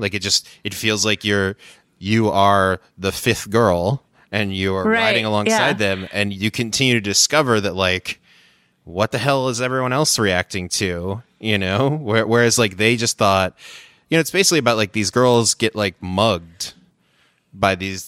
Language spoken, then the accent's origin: English; Cleveland, Ohio, United States; You know, like I knew all kinds of different people, you know, growing up outside of Cleveland.